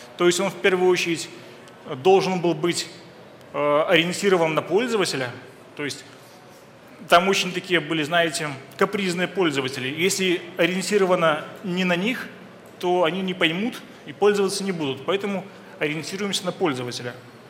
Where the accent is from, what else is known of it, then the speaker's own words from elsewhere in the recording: Minsk, Belarus; now in Kyiv, Ukraine; Я сам из Белоруссии, из Минска. Приехал вот в Киев в гости